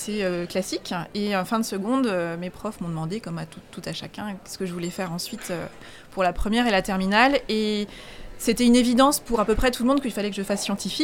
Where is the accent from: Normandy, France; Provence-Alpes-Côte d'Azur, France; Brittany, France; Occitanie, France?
Brittany, France; Rennes; now in Angers, France; Alors, je suis bretonne d'origine, je suis rennaise. D'accord. Donc, j'ai vécu D'accord. 20 ans à Rennes. Après, je suis partie un peu à droite, à gauche, et ça fait 4 ans que j'habite Angers.